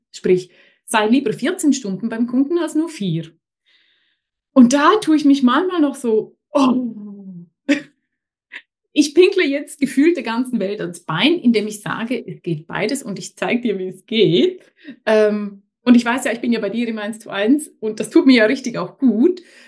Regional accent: Switzerland; ich bin aus der Schweiz

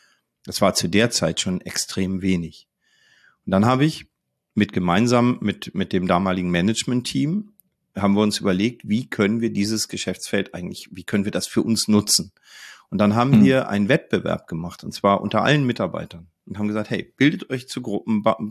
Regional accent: Northern Germany, Germany; ich bin ja Norddeutscher auch.

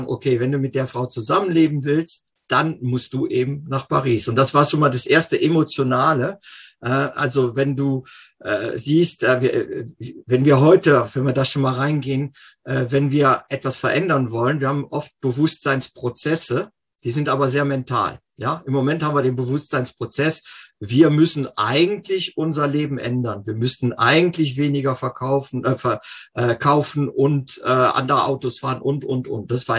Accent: Cologne, North Rhine-Westphalia, Germany; Ursprünglich bin ich in Köln aufgewachsen

